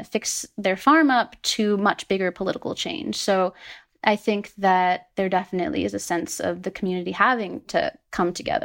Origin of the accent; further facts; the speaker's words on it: Connecticut, United States; also born or lived in New York; little cultural things that definitely feel different than the way I grew up in Connecticut or any experience I ever had in New York.